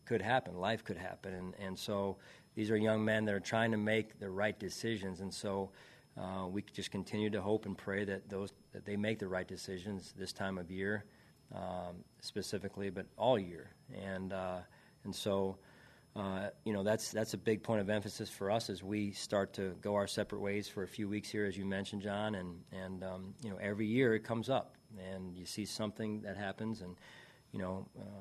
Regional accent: Philadelphia, Pennsylvania, United States; And you grow up around those voices, and he's one of the ones I grew up around in Philadelphia.

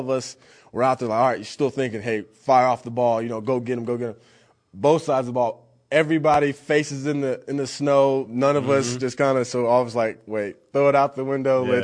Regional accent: Denver, Colorado, United States; also me growing up in Denver, I remember watching Jay Cutler for the Broncos

